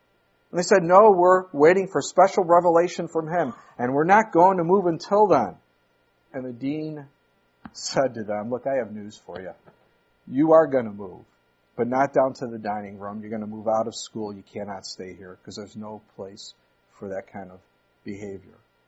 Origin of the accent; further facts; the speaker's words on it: Chicago, Illinois, United States; now in Manitowoc, United States; When I came up here from Chicago, and I knew God had called me to Wisconsin, He opened the door here in Manitowoc.